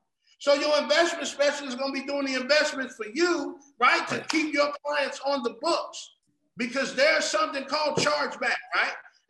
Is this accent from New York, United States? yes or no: no; Cincinnati, Ohio, United States; Chuck lives in my hometown. Like, he is in Cincinnati where I'm from.